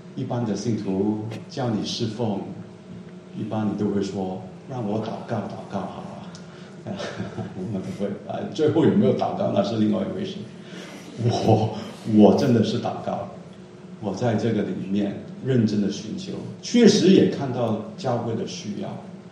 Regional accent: Hong Kong; first language Cantonese; Chinese is a second language; also born or lived in Singapore; 我是香港背景的，在香港出生的啊，后来去了新加坡读书啊，所以英文还可以。国语是我的第三语言啊，母语当然是广东话啊，然后英文呢，然后国语啊

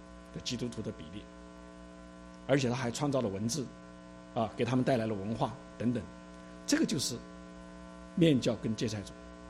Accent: China; 神今天使用我们中国人成为普世宣教的主力军。

